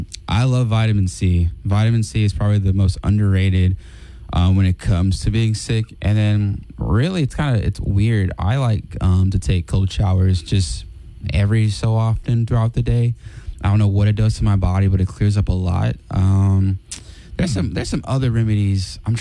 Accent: Louisiana, United States; Being a Cajun boy, I love making gumbo when I'm sick.

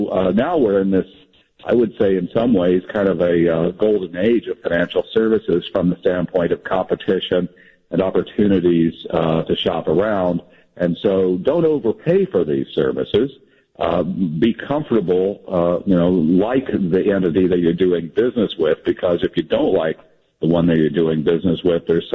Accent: Midwest, United States; I grew up in the Midwest myself.

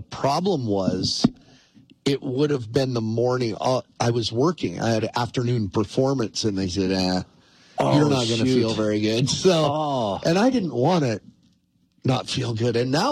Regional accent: Choteau, Montana, United States; Shoto, Montana, my hometown, has about half the number of stores on Main Street it used to, and the enrollment at the high school is half what it used to be.

